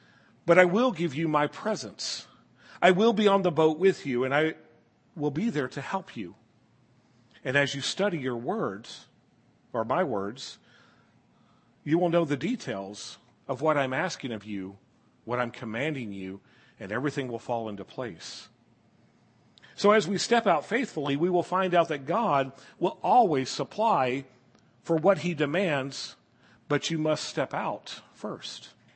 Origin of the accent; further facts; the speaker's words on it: the South, United States; I grew up in the South. Fire and brimstone sermons.